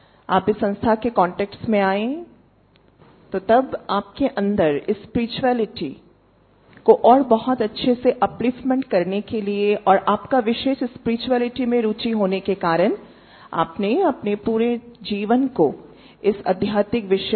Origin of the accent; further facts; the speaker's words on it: North East India, India; मैं स्वयं north east से हूं